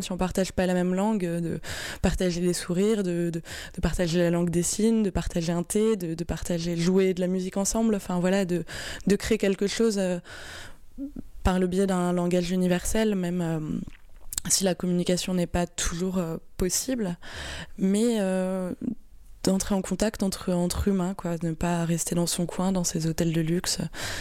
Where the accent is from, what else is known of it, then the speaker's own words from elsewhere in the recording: France; en tant que Français en plus, on est très très privilégiés